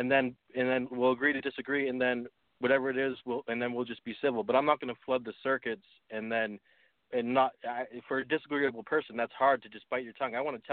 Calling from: United States; Hey, Nate and Dr. Lyle … from USA.

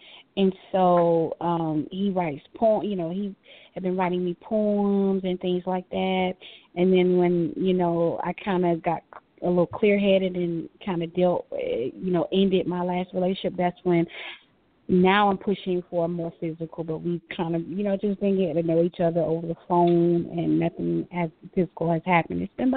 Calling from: Florida, United States; I'm in Florida.

